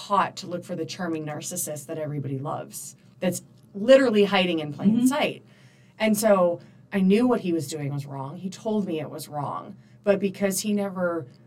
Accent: Arizona, United States; also born or lived in North Carolina; And I felt like my parents had ripped me from all my friends in North Carolina, and we moved back to Arizona, because I'm originally from Arizona

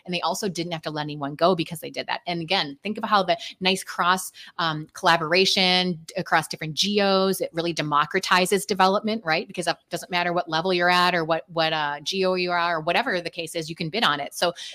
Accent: Midwest, United States; I'm from the Midwest, so it's like everyone's really nice

